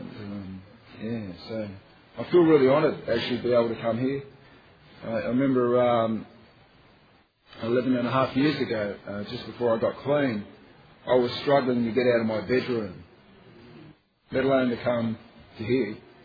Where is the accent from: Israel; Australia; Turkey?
Australia; Sydney, New South Wales; they sort of said, where are you from? And I said, Sydney.